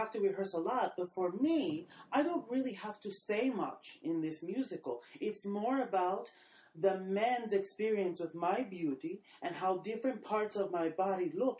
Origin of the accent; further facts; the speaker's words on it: Astoria, New York, United States; I sure did. I love Astoria, Queens. I'm a New Yorker through and through.